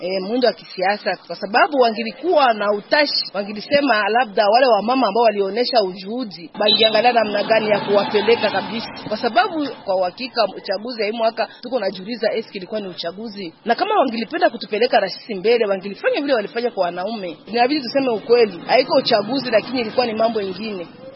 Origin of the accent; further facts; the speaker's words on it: Fizi, South Kivu, DR Congo; Kwetu ni Fizi